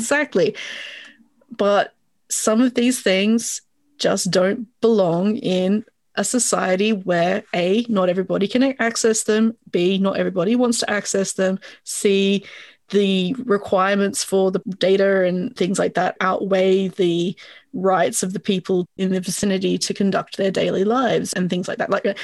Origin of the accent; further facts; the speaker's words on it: Australia; I mean, I'm from Australia, so Australians would understand the Dame Edna Everage glasses